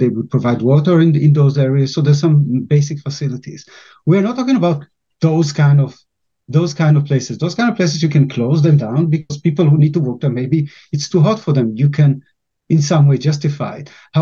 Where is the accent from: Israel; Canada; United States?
Israel; Anybody who grew up in Israel, like I grew up in Israel, knows that the summers are hot.